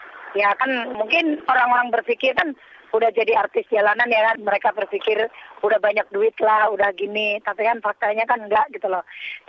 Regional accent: Jakarta, Indonesia; karena kita dari kecil saya tuh di Jakarta, Jadi pengetahuan saya taunya di Jakarta.

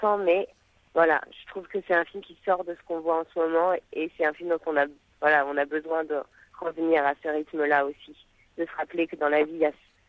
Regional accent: Bordeaux, Nouvelle-Aquitaine, France; j'étais venue à Paris, parce que je viens de Bordeaux, et j'étais venue à Paris faire une école de théâtre.

